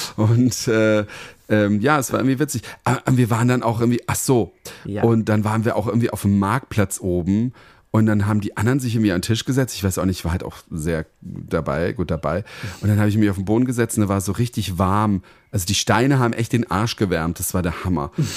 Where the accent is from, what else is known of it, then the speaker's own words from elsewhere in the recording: Berlin, Germany; also born or lived in Heppenheim; Dann der Typ so zu mir, wo kommen Sie denn her aus Berlin? Und ich so, ja, wir so aus Tegel.